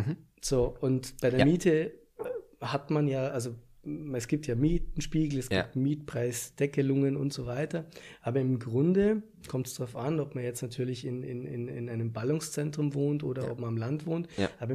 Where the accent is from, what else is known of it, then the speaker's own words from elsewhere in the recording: Bavaria, Germany; weil bei uns in Bayern ist es einfach teuer.